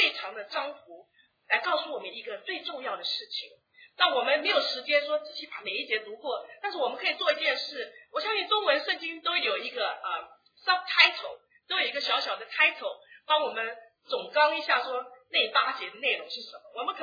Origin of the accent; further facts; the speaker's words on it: China; 那就像我们中国人，我们的诗当有我们的文法